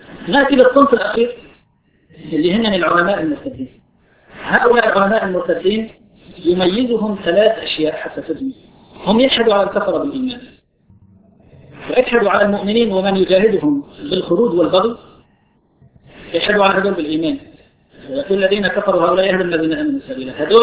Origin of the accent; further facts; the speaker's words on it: Syria; moved away; في اللي عندي من بلدي، الشيخ سعيد رمضان اللوطي. الشيخ سعيد رمضان اللوطي خرجت أنا من سوريا